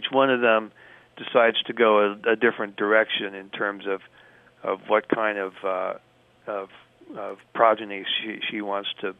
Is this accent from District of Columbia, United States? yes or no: no; Ames, Iowa, United States; I grew up in Ames, Iowa, which is a university town, home of Iowa State, which is a, it's a land-grant school.